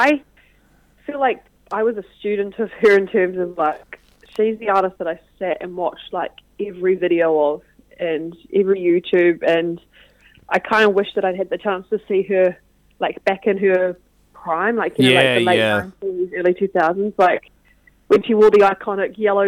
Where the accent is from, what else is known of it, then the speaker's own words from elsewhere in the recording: Waimate, Canterbury, New Zealand; we started in my hometown of Waimate and finished back there with the tour